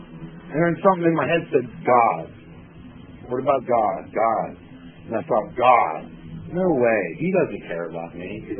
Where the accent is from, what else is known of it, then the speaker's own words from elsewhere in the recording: Williamsport, Pennsylvania, United States; I'm from the Williamsport area.